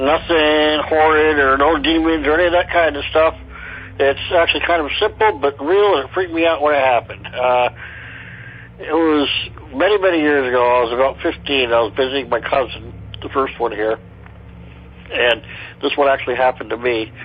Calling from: Vermont, United States; I'm from Vermont

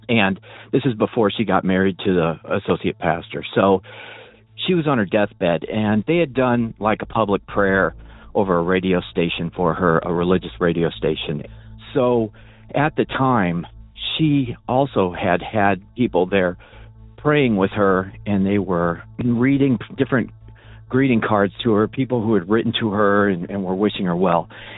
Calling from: Illinois, United States; Hi, Derek. … I'm calling from Illinois.

